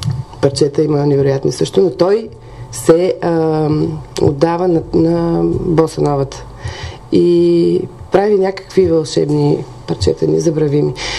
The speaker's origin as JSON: {"language": "Bulgarian", "town": "Burgas", "region": "Burgas Province", "country": "Bulgaria", "said": "Разбира се, аз за това имам такава потребност от тази сцена и тази музика тук в Бургас. От Бургас съм"}